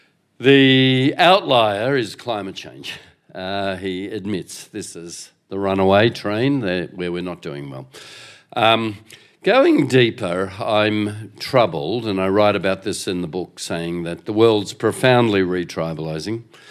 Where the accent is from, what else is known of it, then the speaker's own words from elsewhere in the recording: Australia; I'm an Australian patriot.